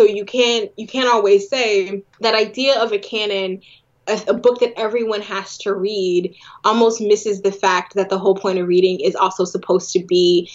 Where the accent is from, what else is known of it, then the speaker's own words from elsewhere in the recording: California, United States; I'm from California, so a lot of my you know friends and classmates were Mexican-American.